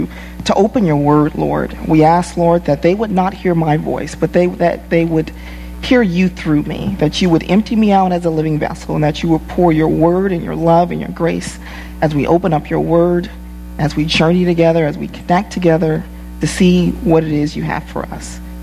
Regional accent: Compton, California, United States; I was born and raised in Compton

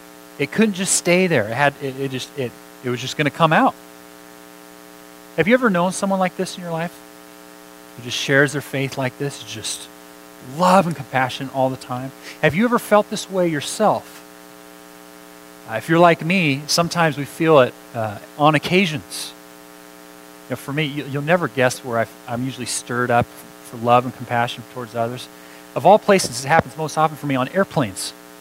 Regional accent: California, United States; I grew up in the East Bay, and a number of my friends are public teachers there in Richmond and Oakland.

